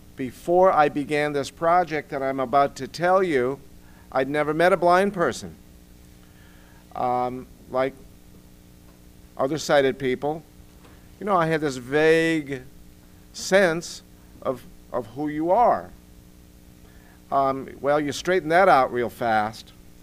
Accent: Minnesota, United States; I grew up in Minnesota. My father was a farmer. My first five grades in school, I went to a one-room school, outdoor toilets, all eight grades in one room.

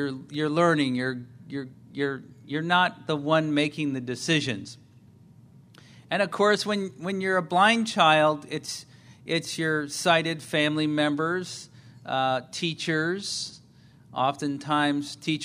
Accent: Milwaukee, Wisconsin, United States; I grew up in Milwaukee.

